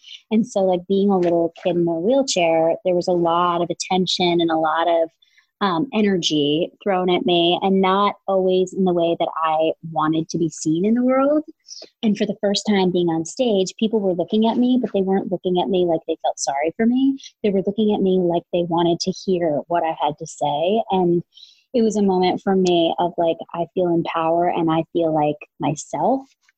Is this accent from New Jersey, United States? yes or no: yes; Ridgewood, New Jersey, United States; But then I grew up in Ridgewood, New Jersey.